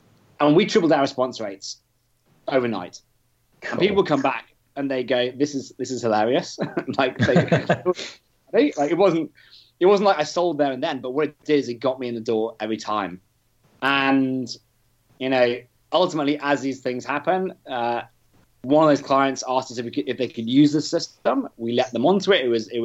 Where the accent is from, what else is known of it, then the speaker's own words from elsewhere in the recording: United Kingdom; now in Australia; I am British. Ran a business here in Australia.